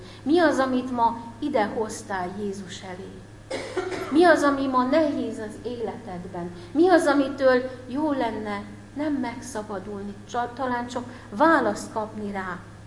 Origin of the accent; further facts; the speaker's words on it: Szabolcs-Szatmár-Bereg, Hungary; kántorképzőn voltam itt Budapesten, egyébként Szabolcs-Szatmár Bereg megyéből származom